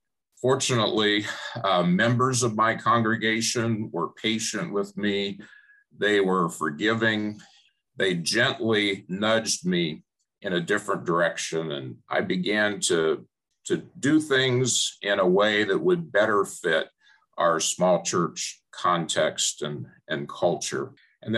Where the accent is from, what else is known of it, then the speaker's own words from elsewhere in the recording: Phoenix, Arizona, United States; I grew up in Phoenix. My background was big church.